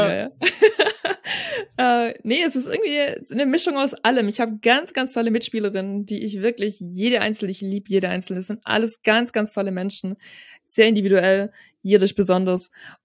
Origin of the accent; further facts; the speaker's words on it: Starnberg, Bavaria, Germany; born there; ich bin geboren in Starnberg, so Bayern.